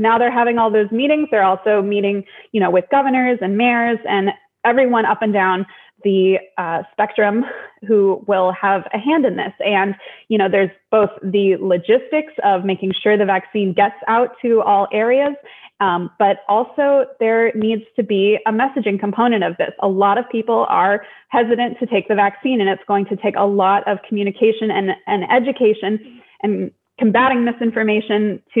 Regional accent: California, United States; you know, I am a Californian. I think it's great. There should be a lot of us

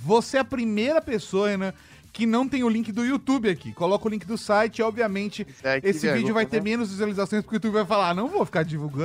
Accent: São Paulo, Brazil; Nós somos da Grande São Paulo, né? Somos do ABC do Paulista, ABC, do grande ABC.

